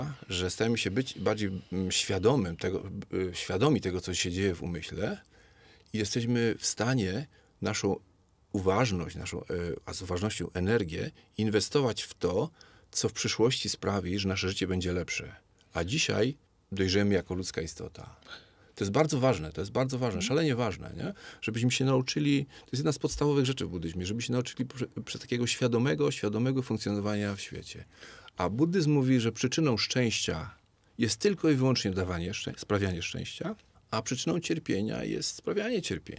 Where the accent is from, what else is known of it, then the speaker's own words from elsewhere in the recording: Gliwice, Silesian Voivodeship, Poland; Ja pochodzę ze Śląska, z Gliwic, z takiej klasycznej śląskiej katolickiej rodziny.